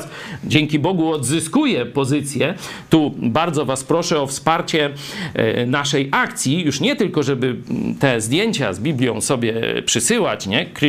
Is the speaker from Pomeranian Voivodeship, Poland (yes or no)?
no; Lublin, Lublin Voivodeship, Poland; znamy te klimaty mniej więcej, też jesteśmy z Lublina